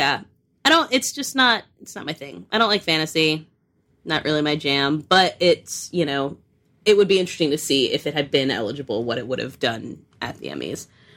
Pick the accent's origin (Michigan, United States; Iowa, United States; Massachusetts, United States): Massachusetts, United States; And I'm from Western Massachusetts.